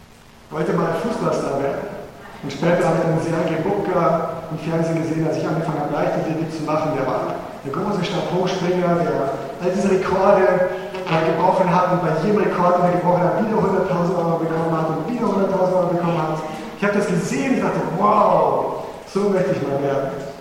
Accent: Munich, Bavaria, Germany; Als Münchner, da werde ich jetzt nicht

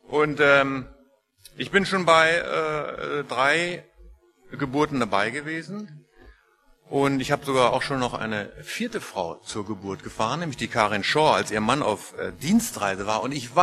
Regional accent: Lower Saxony, Germany; Ich komme aus Niedersachsen und hatte Maschinenbau studiert und war in München für eine Studienarbeit

